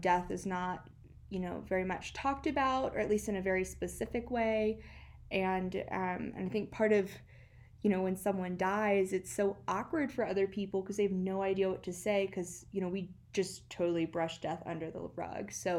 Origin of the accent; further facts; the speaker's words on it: Virginia, United States; growing up, you know, in, you know, I'm from Virginia, so, I mean, we never really discussed it